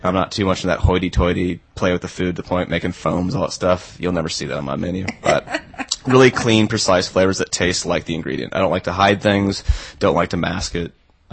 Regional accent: South Dakota, United States; I'm from South Dakota.

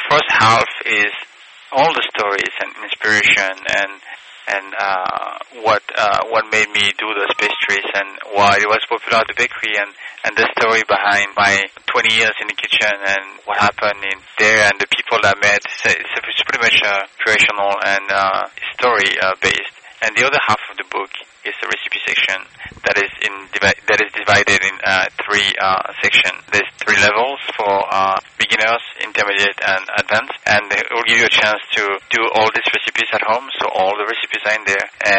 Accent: France; now in United States; I grew up in France, so I'm not very familiar with American tradition

